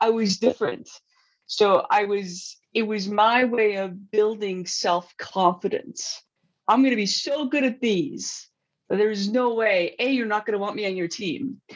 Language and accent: English; Turkey; So I grew up in Turkey